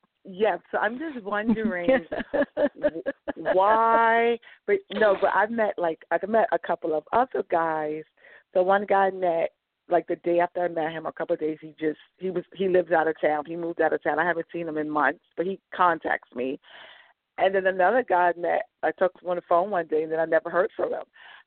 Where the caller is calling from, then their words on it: New York, United States; New York.